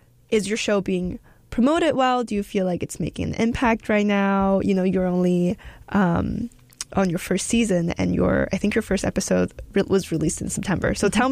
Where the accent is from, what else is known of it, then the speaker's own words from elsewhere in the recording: China; now in United States; I grew up in like an Asian society. I grew up in China.